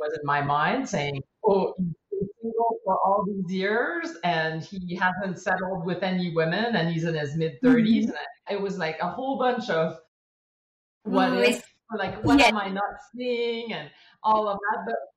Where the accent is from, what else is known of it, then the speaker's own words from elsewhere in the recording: Quebec, Canada; I grew up in Quebec, French environment